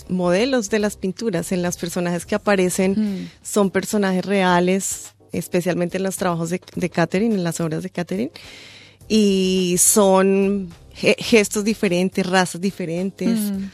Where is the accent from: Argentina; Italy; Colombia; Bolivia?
Colombia; ahora que recién llego de Colombia y siento que es increíble la manera como uno puede observarse como colombiano